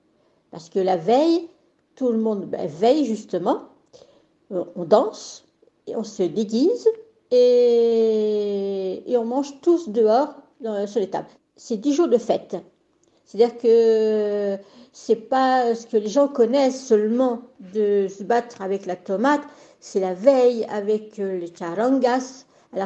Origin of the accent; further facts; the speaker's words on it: Buñol, Valencian Community, Spain; je suis de Bugnol, nous, on a un bracelet spécial pour rentrer. Pour les Bugnoleros, c'est gratuit.